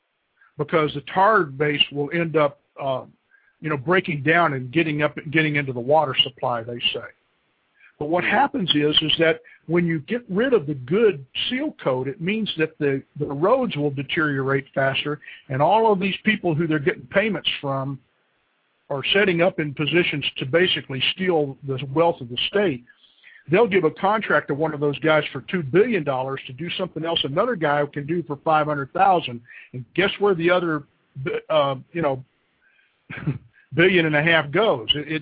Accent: Tennessee, United States; By the way, I'm from Tennessee originally.

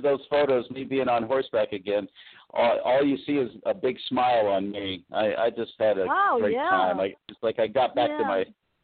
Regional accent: Bakersfield, California, United States; because I grew up down in Bakersfield working on ranches in the summer and on weekends when I was even going to school.

